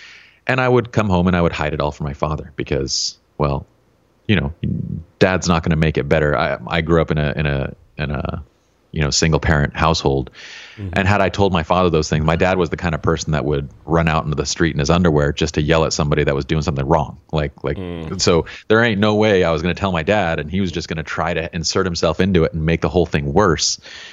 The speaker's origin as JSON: {"language": "English", "town": "Salt Lake City", "region": "Utah", "country": "United States", "tie": "born or raised there", "said": "I grew up in Salt Lake City, which is in the 80s, it was one of the least diverse places you could possibly be."}